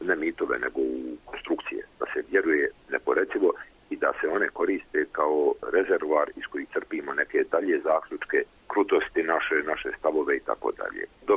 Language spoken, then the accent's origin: Bosnian; Zenica, Federation of Bosnia and Herzegovina, Bosnia & Herzegovina; also born or lived in Stolac; premda sam rođen u Zenici i odrastao tamo, dobar dio djetinjstva provodio sam u Štocu, pošto mi je mati Stočanka bila